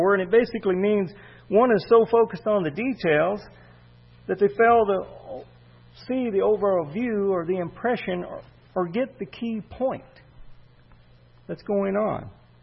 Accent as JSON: {"language": "English", "region": "the South", "country": "United States", "said": "See, I'm from the South, so I can speak Southern and Northern, as I've told people before."}